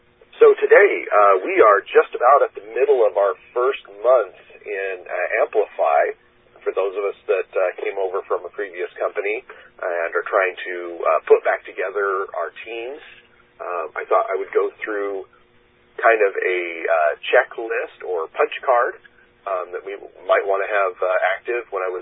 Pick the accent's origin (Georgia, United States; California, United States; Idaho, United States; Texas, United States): Idaho, United States; Like, I grew up primarily in Teton Valley, Idaho, right by the, you know, the base of the Grand Tetons.